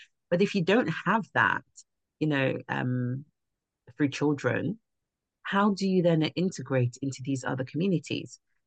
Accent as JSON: {"language": "English", "country": "Ireland", "moved": "yes", "said": "I'm an Irish immigrant"}